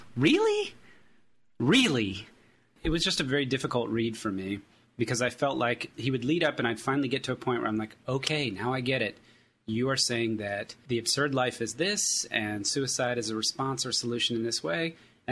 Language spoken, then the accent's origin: English; Austin, Texas, United States; from Austin, Texas.